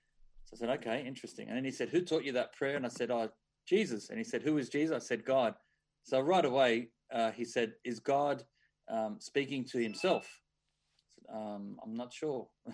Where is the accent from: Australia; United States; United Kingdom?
Australia; Sydney, New South Wales; Born and raised in Sydney, went to Catholic school growing up.